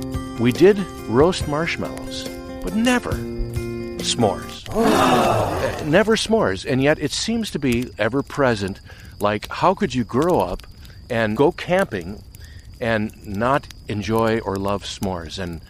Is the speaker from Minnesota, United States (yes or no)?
yes; Minnesota, United States; Now, I'm born and bred in Minnesota